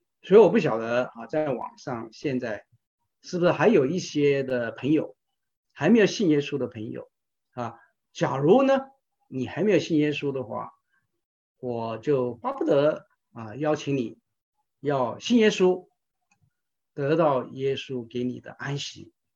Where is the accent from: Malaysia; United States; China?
China; Guangdong; 我是广东人嘛，我的师母是湖南人啊。我们刚结婚的时候，你都知道湖南人的菜和客家人的菜啊，我是广东客家人